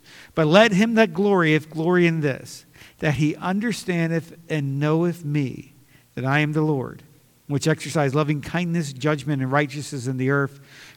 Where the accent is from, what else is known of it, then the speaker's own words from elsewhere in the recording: United States; Well, I think it's great that I'm American.